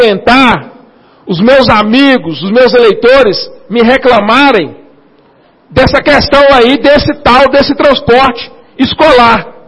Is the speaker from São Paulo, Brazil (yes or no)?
no; Minas Gerais, Brazil; Uai, e falo uai porque eu sou mineiro mesmo, uai.